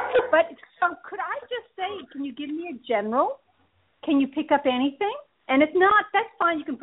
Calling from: New York, United States; New York.

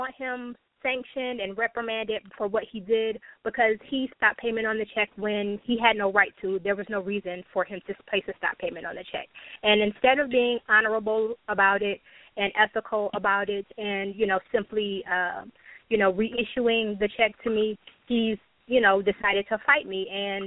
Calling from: Cleveland, Ohio, United States; I'm calling from Cleveland.

